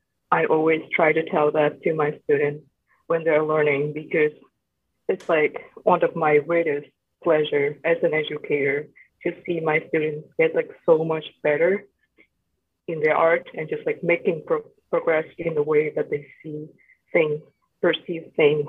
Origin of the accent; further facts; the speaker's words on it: Vietnam; English is a second language; now in United States; I grew up in Vietnam.